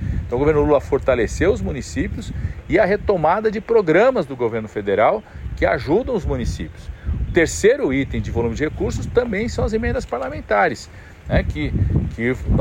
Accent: São Paulo, Brazil; algo que eu, como paulista, nunca vi acontecer na história democrática de São Paulo.

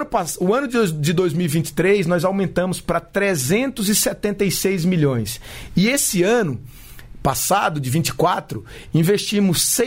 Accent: Northeast Region, Brazil; queria te dizer desde logo que eu sou nordestino como você.

